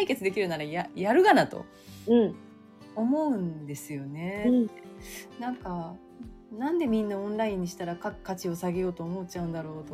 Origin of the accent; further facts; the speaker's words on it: Ehime, Japan; でも私愛媛なんですよね。